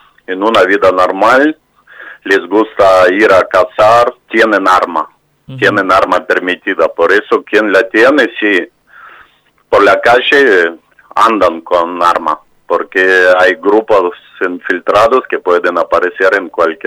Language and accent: Spanish; Kharkiv, Kharkiv Oblast, Ukraine; Spanish is a second language; lástima que mi ciudad de donde soy es Kharkiv, es uh-huh. Segunda más grande ciudad de Ucrania